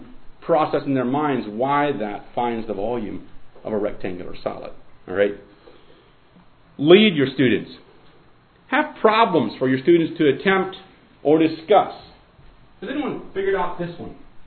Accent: Midwest, United States; You see, actually, I come from the Midwest.

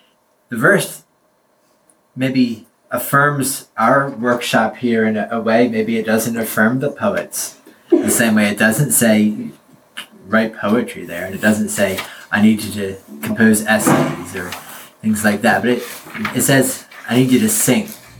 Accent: Lancaster, Pennsylvania, United States; I'm from Lancaster, Pennsylvania.

